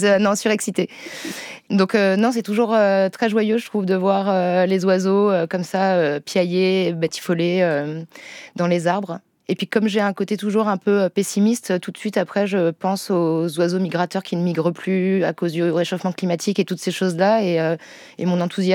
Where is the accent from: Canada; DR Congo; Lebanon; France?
France; Nouvelle-Aquitaine; on vient des Deux-Sèvres toutes les deux.